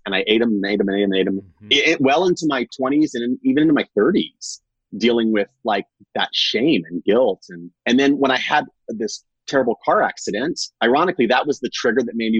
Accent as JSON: {"language": "English", "region": "North Carolina", "country": "United States", "tie": "born there", "also_born_or_lived": "Virginia / Saudi Arabia / Florida", "said": "I was born in North Carolina, and then at 11 moved to Virginia, then at 12 moved to Saudi Arabia, then moved back 3 years later to Virginia, then went to high school in Florida"}